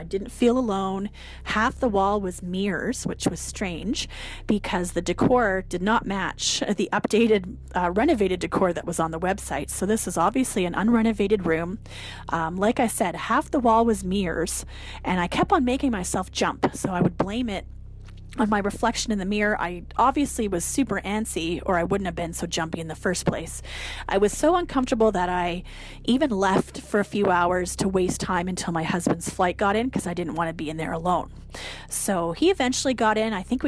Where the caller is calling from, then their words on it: Vancouver, British Columbia, Canada; I'm calling from Vancouver, Canada.